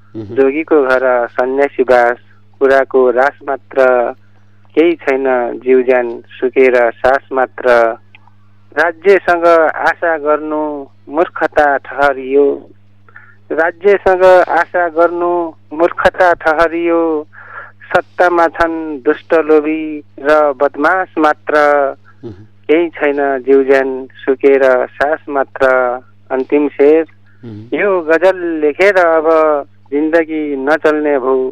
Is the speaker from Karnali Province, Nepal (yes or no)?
yes; Karnali Province, Nepal; now in Bardiya, Nepal; म अहिले बर्दियाबाट हो, मेरो घर चाहिँ डोल्पा जिल्ला